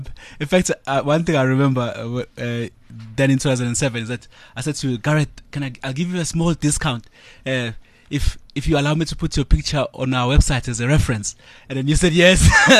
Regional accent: Ndwedwe, KwaZulu-Natal, South Africa; So with this livestock wealth, it really stems from my growing up in Ndwedwe. Ndwedwe is not far from Kingshaka Airport.

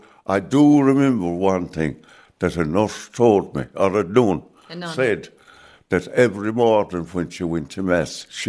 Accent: Kilcairden, Ireland; My mother, God rest her, I took her to my hometown to be buried in Kilcairden.

